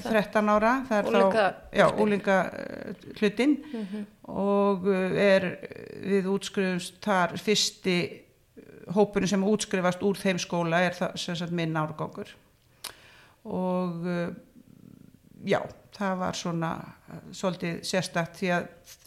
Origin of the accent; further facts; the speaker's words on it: Kópavogur, Capital Region, Iceland; Ég fætt og uppalinn í Kópavogi. Foreldra mínir voru þetta frum byggjum þar